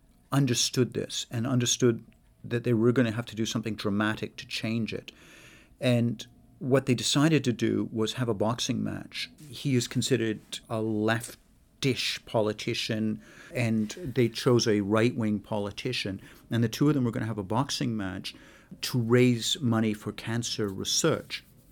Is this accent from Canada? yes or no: yes; Canada; And I am Canadian, even though I sound to many of our listeners as if I have a UK accent.